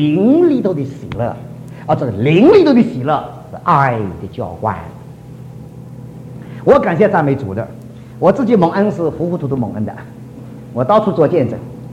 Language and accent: Chinese; Shanghai, China; 我们上海人